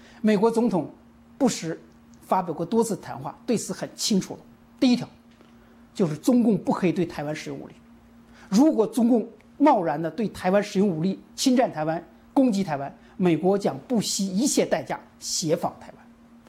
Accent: China; 可今天我们从中国来的人，在中国那个社会制度生活过的人都知道

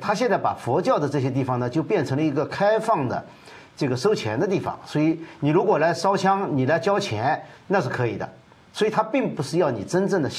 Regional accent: Jiangsu, China; 我们老家呢就在苏北解放区，那时候叫解放区，就是共产党统治区。

